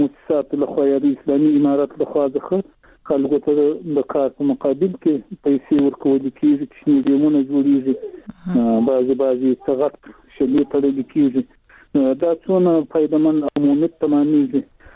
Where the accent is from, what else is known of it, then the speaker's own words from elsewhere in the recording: Zabul, Afghanistan; هم د زابل ولایت شاجیل ولسوالی.